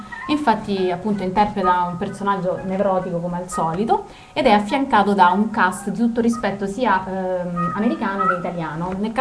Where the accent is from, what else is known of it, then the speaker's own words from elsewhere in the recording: Rome, Lazio, Italy; non essendo parigini probabilmente non siamo riusciti a cogliere quelle cose che invece riusciamo a cogliere in questo in quanto romani.